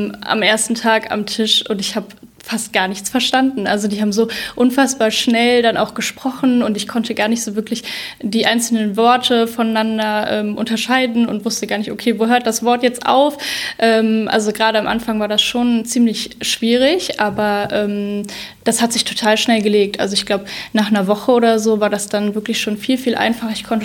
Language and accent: German; Neuss, North Rhine-Westphalia, Germany; ich komme aus Neuss und bin auch vorher in Neuss zur Schule gegangen und dann war ich später auf dem Luisengymnasium in Düsseldorf.